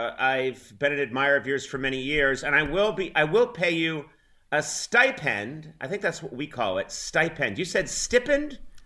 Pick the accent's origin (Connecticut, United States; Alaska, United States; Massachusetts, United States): Massachusetts, United States; I grew up just outside Boston, and I grew up visiting my grandparents in Worcester and going to Sturbridge and driving through Cambridge and Needham and Framingham.